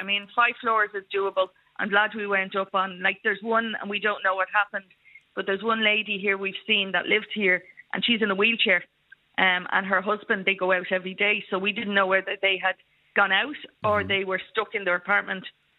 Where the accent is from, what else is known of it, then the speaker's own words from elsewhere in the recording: Dublin, Leinster, Ireland; I'm coming from Dublin and especially from the Liberties area and the Tenters area, very realistic.